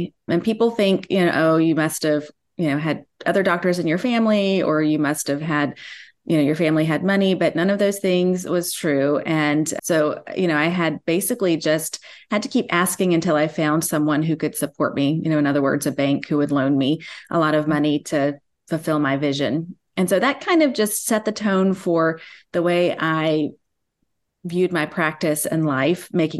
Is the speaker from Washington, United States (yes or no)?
no; Alabama, United States; Well, I am an Alabama native, which some people can pick up right away with my accent and some people can't. So who knows what you'll think. Born and raised in South Alabama near the beach